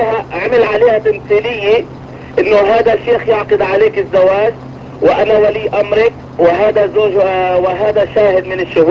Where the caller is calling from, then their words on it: Portland, Oregon, United States; انا من امريكا بتكلم، انه هي تطلب الطلاق وهون مسجد الصبر. اذا سامع عن مسجد الصبر في بورتلاند؟